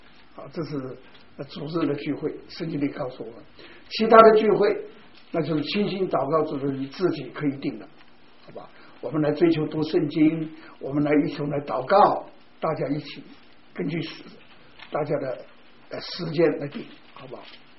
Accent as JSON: {"language": "Chinese", "country": "China", "said": "因为我们中国人就习惯了一讲灵魂要讲灵魂，灵魂讲在一起。"}